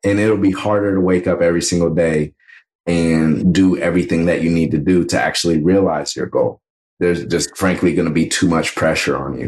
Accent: Round Rock, Texas, United States; also born or lived in California; So I was born in California, but grew up a Texan, 20 miles or about 10 miles northeast of Austin. Grew up in Round Rock, Texas, and went to Hutto High School.

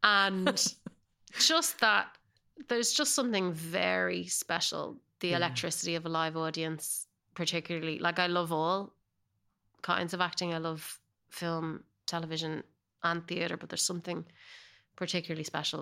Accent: Ireland; accent: Irish; now in California, United States; No, I definitely hold on to my Irish accent. Sometimes the kind of the rhythm or the patina can kind of start layering on of California.

